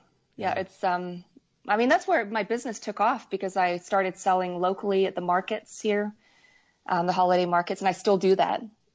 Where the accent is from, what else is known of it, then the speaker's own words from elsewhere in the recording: Wales, United Kingdom; also born or lived in Canada; now in Athens, United States; I'm Welsh born. All my family from both sides is from Wales, and brought up in the UK, moved to Canada, and I am now living in Athens, Georgia.